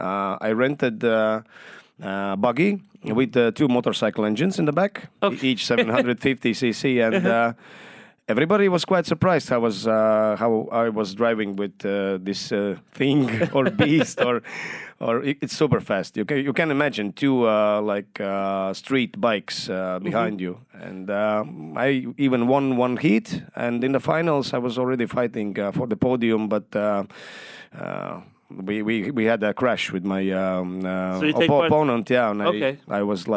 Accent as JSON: {"language": "English", "country": "Latvia", "second_language": "English", "said": "Yes, I'm from Latvia."}